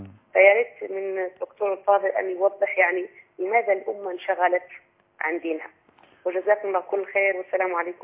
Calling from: Algeria; تحية طيبة مباركة من الجزائر إلى أرض مصر الحبيبة

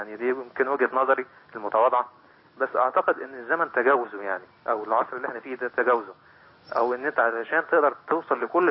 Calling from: Alexandria, Alexandria Governorate, Egypt; أنا بكلمك من اسكندرية يا فندم،

